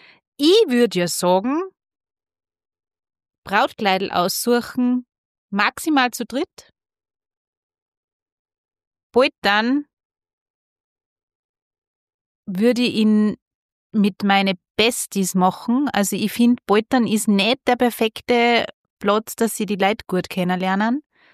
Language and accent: German; Hallein, Salzburg, Austria; Jugendfreundinnen aus Hallein, wo ich her bin